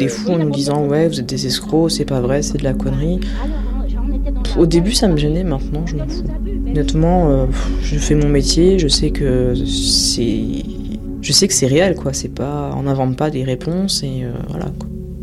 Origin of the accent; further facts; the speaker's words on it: Montluçon, Auvergne-Rhône-Alpes, France; born there; j'ai 30 ans, je suis voyante. J'habite à Dompierre-sur-Bèbre dans le 03 et je suis née à Montluçon dans le 03 également, dans l'Allier.